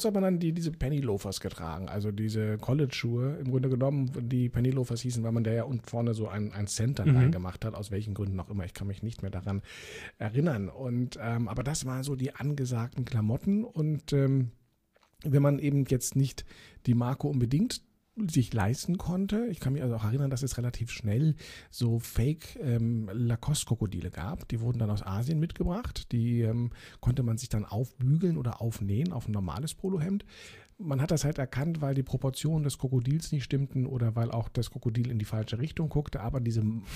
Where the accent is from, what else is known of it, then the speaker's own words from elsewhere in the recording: Berlin, Germany; Ich bin ja in Eichkamp dann aufgewachsen.